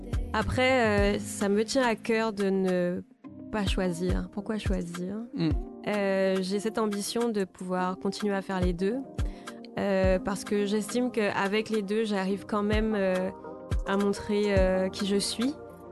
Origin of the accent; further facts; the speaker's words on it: Martinique; also born or lived in Paris; c'était pas bien vu de répondre en créole, de répondre à ma mère en créole. Donc la difficulté, c'est que j'ai quitté la Martinique pendant une dizaine d'années.